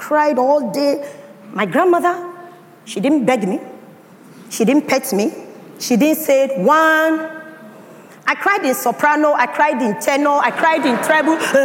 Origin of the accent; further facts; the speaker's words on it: Pandogari, Niger State, Nigeria; I was born in Zaria, in the northern part of Nigeria. But I grew up in Niger State, in Pandogari.